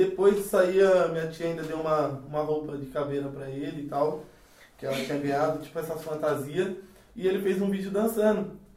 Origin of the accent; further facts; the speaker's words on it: Ferraz de Vasconcelos, São Paulo, Brazil; also born or lived in Mongaguá; Eu nasci em Mongaguá, lá na Baixada. Só que a maior parte da minha infância eu passei em Ferraz. E tem pouco tempo que eu tô em Mogi, tipo uns 2 anos, vai fazer 3 anos agora. Que a gente tá morando em Mogi.